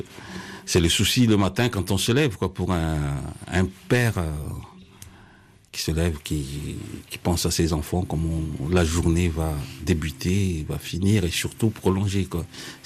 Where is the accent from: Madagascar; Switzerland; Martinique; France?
Madagascar; first language Malagasy; French is a second language; c'est malgache. Déjà, c'est ma langue natale. Bon, le français aussi